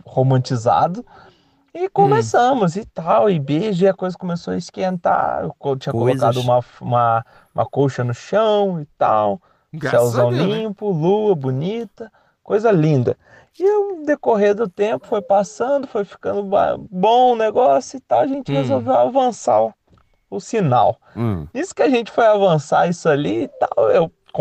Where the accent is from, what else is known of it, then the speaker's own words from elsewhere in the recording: Angra dos Reis, Rio de Janeiro, Brazil; now in Cascavel, Brazil; Eu sou um carioca, nascido e criado em Angra dos Reis.